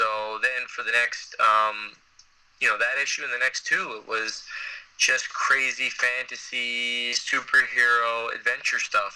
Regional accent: Canada; as a Canadian, has to be Snowguard

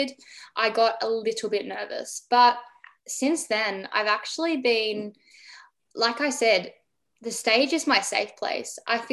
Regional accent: Melbourne, Victoria, Australia; what we're going through here in my hometown, Melbourne.

